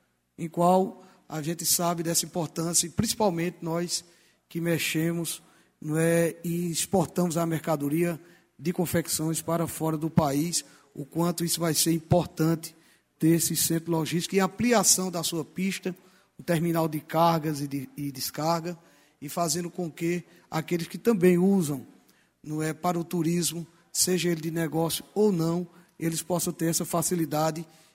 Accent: Pernambuco, Brazil; como pernambucano, como representante da região do Agreste

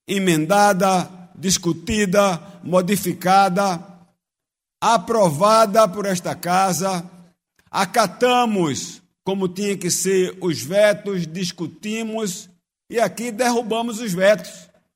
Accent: Pernambuco, Brazil; como pernambucano, como parlamentar, como cidadão, como pai de filhos que querem aqui viver

